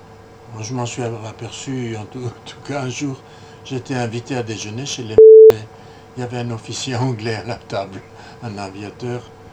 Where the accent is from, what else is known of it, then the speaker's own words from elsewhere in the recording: Grand Est, France; j'ai fait mes études de théologie à Clermont-Ferrand en tant qu'Alsacien. Au bout de mes études, pour que je ne sois pas rapatrié en Alsace et envoyé en Russie